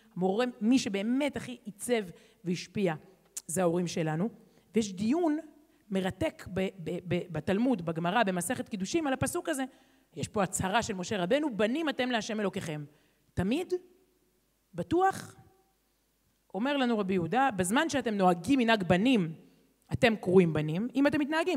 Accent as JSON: {"language": "Hebrew", "town": "Herzliya", "region": "Tel Aviv District", "country": "Israel", "tie": "born or raised there", "said": "ובילדותי בהרצליה, ילדה אשכנזיה, הרצליה, חילונית"}